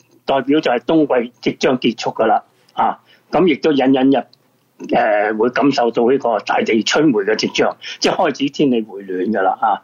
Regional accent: China; 但系我哋中国人嗰个传统

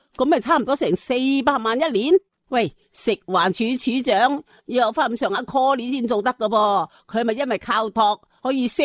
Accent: Hong Kong

